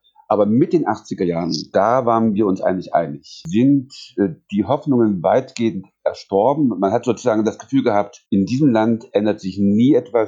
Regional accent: East Germany, Germany; wird man als Ostdeutscher identifiziert oder sogar trägt sich selber sozusagen mit dem Gedanken, sich als Ostdeutscher zu präsentieren

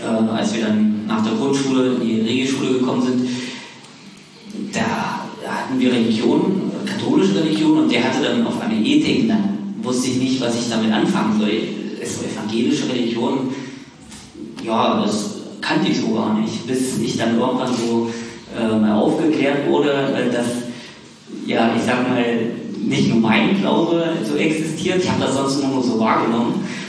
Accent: Thuringia, Germany; Und wir Eichsfelder sind ja nicht nur für unseren Glauben bekannt und für unsere gute Wurst, sondern eben auch dafür, dass wir sehr heimatverbunden sind.

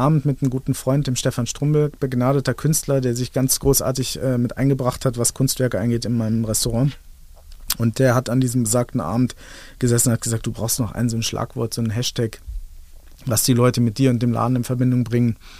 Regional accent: Peine, Lower Saxony, Germany; also born or lived in Helmstedt; ich bin Niedersachsen, wie du sagst. Bei mir gibt es das, ich bin in der Nähe, in Helmstedt geboren, aber in der Nähe von Peine aufgewachsen.

